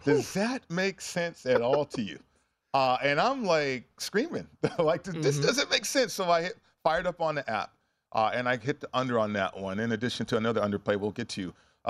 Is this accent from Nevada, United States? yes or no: yes; Las Vegas, Nevada, United States; So being out here and growing up in Las Vegas, you got to consume it.